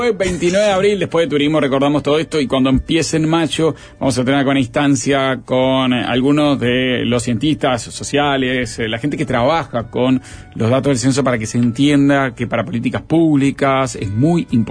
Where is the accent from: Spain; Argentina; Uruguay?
Uruguay; Soy uruguayo